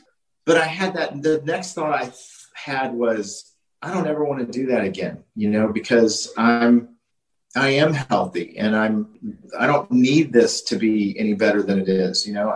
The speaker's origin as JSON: {"language": "English", "town": "Houston", "region": "Texas", "country": "United States", "said": "And I said, I'm visiting from Houston."}